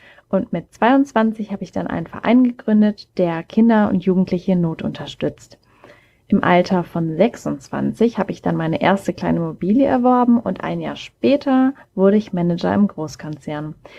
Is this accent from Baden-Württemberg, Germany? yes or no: yes; Mannheim, Baden-Württemberg, Germany; born there; now in Hamburg, Germany; Ich komme gebürtig aus Mannheim, wohne mittlerweile aber im wunderschönen Hamburg.